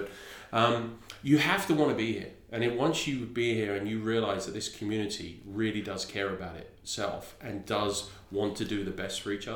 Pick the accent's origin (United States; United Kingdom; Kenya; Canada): United Kingdom; England; And and I'm English, just to get that fact. Not Welsh, not South African, Australian, or a Kiwi